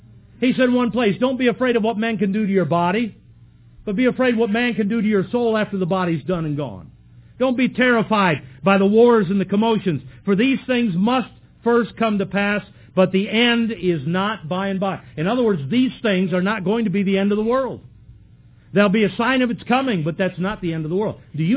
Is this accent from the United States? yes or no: yes; United States; born there; I'm thankful I was born in America. I'm thankful I live in America.